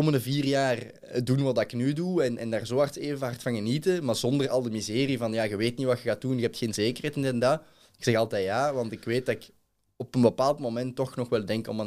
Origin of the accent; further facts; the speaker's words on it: Belgium; wij als Belgen, een klein landje, wij kunnen ook iets.